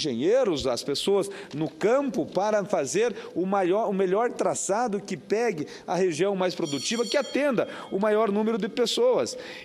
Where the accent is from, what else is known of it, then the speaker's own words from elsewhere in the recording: Paraná, Brazil; o produtor de soja lá no meu estado. Nós sabemos que o custo, o valor de uma saca de soja lá no Porto de Paranaguá ou em Ponta Grossa